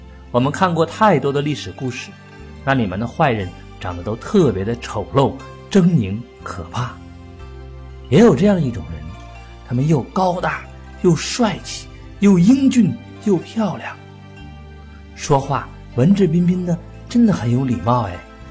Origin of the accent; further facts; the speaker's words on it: China; 我们中国人每个人都至少有两个名字